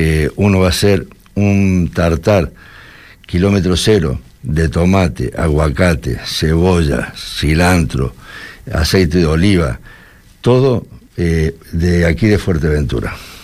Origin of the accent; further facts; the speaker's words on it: Argentina; vamos a empezar, como es mi tierra, con un tataki de un solomillo de Angus argentino